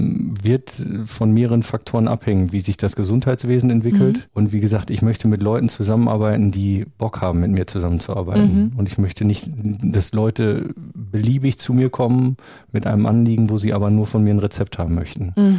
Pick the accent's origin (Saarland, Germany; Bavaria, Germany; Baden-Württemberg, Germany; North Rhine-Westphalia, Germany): North Rhine-Westphalia, Germany; Münster; Ich bin Münsteraner, ich steige jeden Tag auf mein Fahrrad